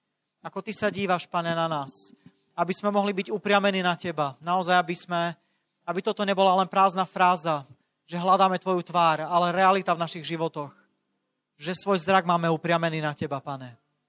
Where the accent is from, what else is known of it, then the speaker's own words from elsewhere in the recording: Košice, Košice Region, Slovakia; Som z Košíc, mám 36 rokov